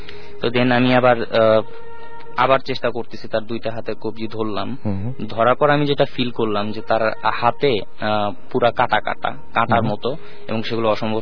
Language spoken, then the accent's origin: Bangla; Bogura, Rajshahi Division, Bangladesh; now in Dhaka, Bangladesh; আমার দেশের বাড়ি বগুড়াতে, বগুড়াতে ধুনট থানায়। তো আমার আব্বু যখন মারা যায় 95 এ, দেন আমরা চলে আসি গ্রামের বাড়ি ছেড়ে, আমরা চলে আসি বগুড়াতে